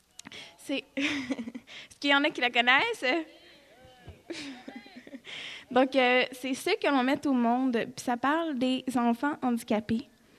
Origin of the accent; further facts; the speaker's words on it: Quebec, Canada; Je suis québécoise et c'est ça, ça me fait vraiment plaisir d'être ici ce soir.